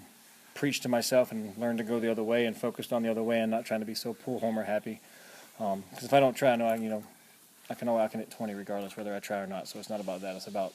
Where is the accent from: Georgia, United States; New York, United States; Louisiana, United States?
Georgia, United States; It's a local foundation back home that I started myself. In Georgia? In Georgia, yeah, in my hometown of Effingham County.